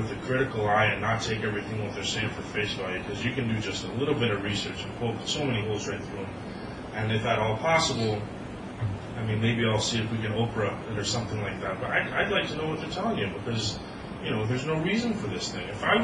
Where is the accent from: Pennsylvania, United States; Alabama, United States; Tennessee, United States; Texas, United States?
Tennessee, United States; Chattanooga; I'm from Chattanooga.